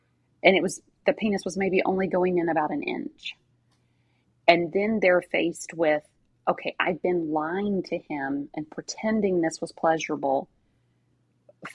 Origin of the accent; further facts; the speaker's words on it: Kentucky, United States; I'm from Kentucky. So to me, vulvodynia sounds like a nice Southern name from a girl.